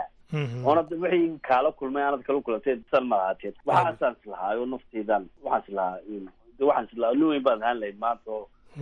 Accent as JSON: {"language": "Somali", "town": "Buligubadle", "region": "Woqooyi Galbeed", "country": "Somalia", "tie": "born there"}